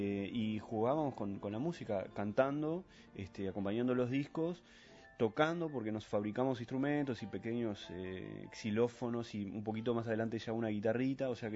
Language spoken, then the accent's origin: Spanish; Uruguay; now in France; yo era uruguayo, más que nada. Hasta ese momento yo me consideraba como franco-uruguayo, si se quiere. Cuando volví de grande a vivir a Francia dije, no, yo soy uruguayo más que nada.